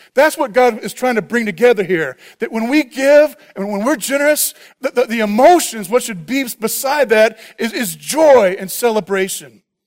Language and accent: English; Bible Belt, United States; the church I grew up in the Bible Belt, we didn't talk about that verse very much.